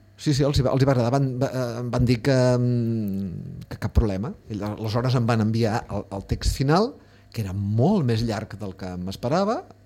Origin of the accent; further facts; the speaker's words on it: Catalonia, Spain; accent: Catalan; Però clar, és obvi que ja tinc un accent català en aquestes llengües